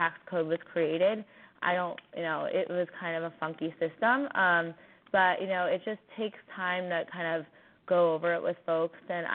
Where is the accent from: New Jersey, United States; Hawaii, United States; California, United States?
New Jersey, United States; I grew up in New Jersey. I want to stay here. I want to live here. My whole family is here.